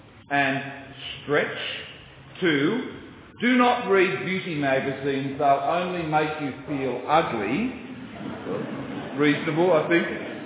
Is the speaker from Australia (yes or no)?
yes; Australia; As an Australian, I know all about the importance of what we in Australia call slip, slop, slap.